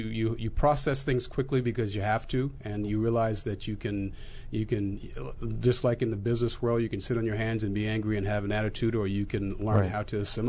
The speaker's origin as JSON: {"language": "English", "region": "West Coast", "country": "United States", "tie": "born or raised there", "said": "Yeah, I think growing up on the West Coast, there, you know, clearly you knew that, you know, I knew that I was a man of color"}